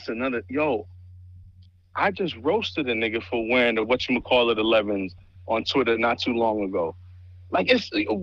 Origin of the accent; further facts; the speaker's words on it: Bronx, New York, United States; Yes, I'm Spanish, but I'm also from the Bronx, but I'm from the area that they basically call Little Jamaica. So, I basically grew up around, like, Jamaicans, Haitians, Puerto Ricans